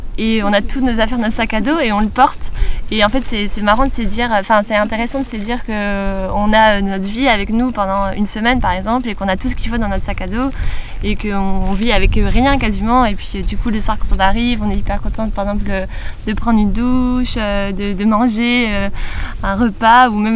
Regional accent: Lille, Hauts-de-France, France; moi, je viens de Lille. Et puis, je vadrouille un peu partout, en France et dans le monde.

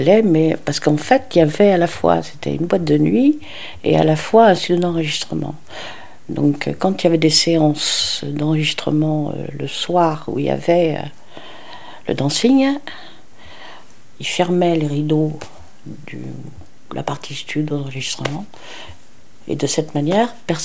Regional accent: Paris, Île-de-France, France; born there; C'est un endroit que j'ai choisi, puisque je ne suis pas originaire de la région. Je suis née à Paris. J'y ai vécu un certain temps, puis dans d'autres départements également.

